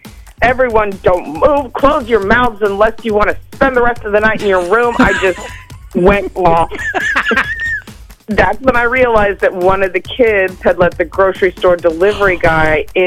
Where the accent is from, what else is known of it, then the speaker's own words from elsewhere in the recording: Madison, United States; from Madison